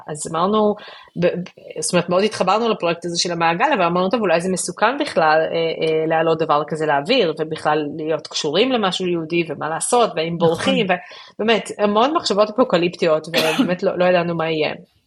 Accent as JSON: {"language": "Hebrew", "town": "Jerusalem", "region": "Jerusalem District", "country": "Israel", "tie": "born or raised there", "said": "וירושלים שגדלתי בה ומרגשת אותי."}